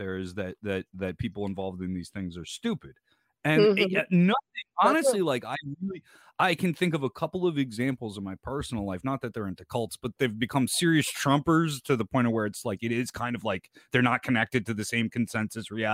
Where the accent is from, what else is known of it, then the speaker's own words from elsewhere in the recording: New Jersey, United States; I mean, I come from North Jersey and with a bunch of Polish people, they're not going to let me get away with not coming to visit every once in a while.